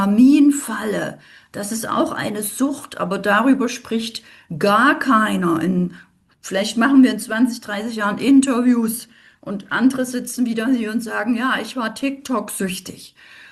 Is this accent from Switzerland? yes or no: no; East Germany, Germany; ich komme ja ursprünglich aus der DDR. Also ich komme so ein bisschen aus dem Mangel